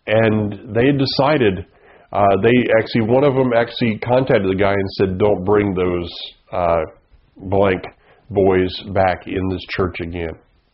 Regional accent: the South, United States; I personally, growing up in the South, being a part of the riots, I mean, I was there in the 70s.

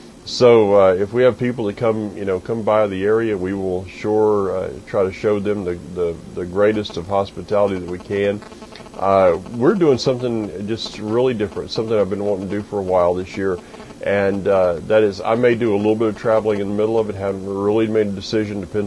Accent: Florida, United States; Literally, this feels like what I grew up in Florida. The thing is that when I was growing up in Florida, in the middle of it, you didn't notice it

